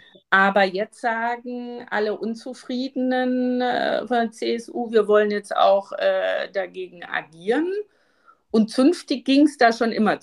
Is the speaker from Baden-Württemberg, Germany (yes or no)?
no; Bavaria, Germany; Du weißt ja, ich komme aus dem Bayerischen Wald. Und bevor der eiserne Vorhang fiel, also vor der deutschen Wiedervereinigung, da habe ich meine Kindheit verbracht.